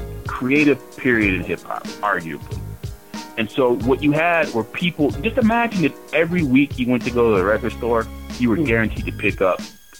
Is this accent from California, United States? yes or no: yes; Los Angeles, California, United States; because look, man, I grew up on Crenshaw's Fossil.